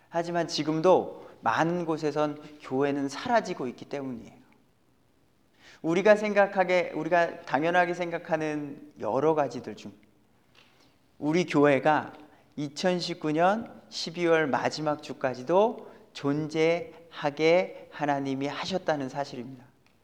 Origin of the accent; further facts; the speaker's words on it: South Korea; first language Korean; now in Canada; 제가 영어를 잘한다면야 뭐 캐나디언 교회로 가면 됐겠지만 영어가 아직 어눌한지라 저는 제 모국어인 한국으로 한국어로 같은 믿음의 사람들을 찾고